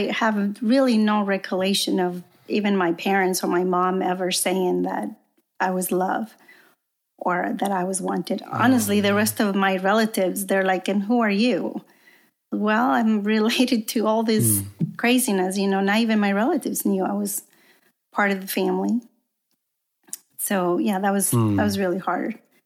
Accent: Matehuala, San Luis Potosí, Mexico; Well, yeah, I grew up in Mexico and in a small town called Matehuala. It's in the center of Mexico. So it's nothing like the border.

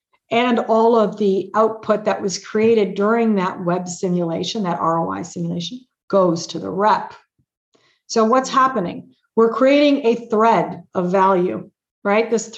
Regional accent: Canada; I was originally from Canada

